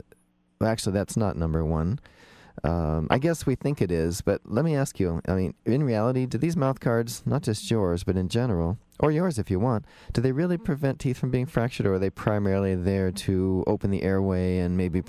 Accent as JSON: {"language": "English", "town": "St. Catharines", "region": "Ontario", "country": "Canada", "tie": "born there", "said": "Okay, because I was born in Canada. I was born in St. Catharines, and I have relatives in Toronto."}